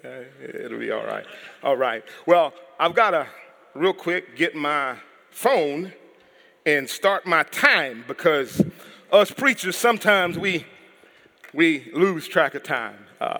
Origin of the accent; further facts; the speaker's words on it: Brownwood, Texas, United States; So we're from Brownwood. I just want to give you a little background about me and about us. We lived in Brownwood, Texas.